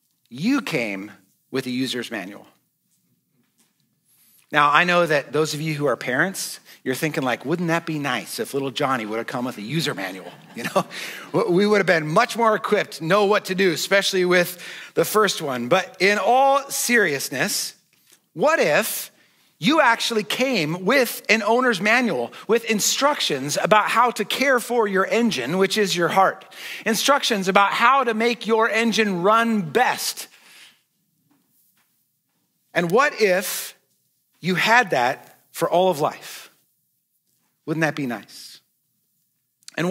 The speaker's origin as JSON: {"language": "English", "town": "Spokane", "region": "Washington", "country": "United States", "tie": "born or raised there", "said": "I was on a post-graduation solo road trip from my hometown in Spokane, Washington, up to Fairbanks, Alaska."}